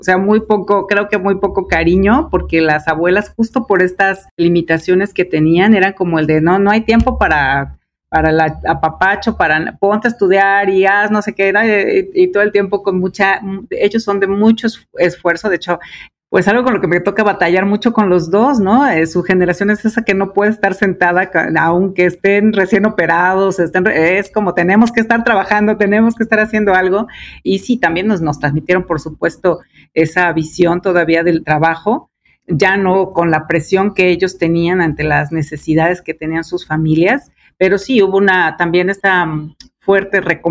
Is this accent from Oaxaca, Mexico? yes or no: yes; Oaxaca, Mexico; Yo soy oaxaqueña, de Valles Centrales, esa es mi región. Mi abuela fue una mujer de la sierra oaxaqueña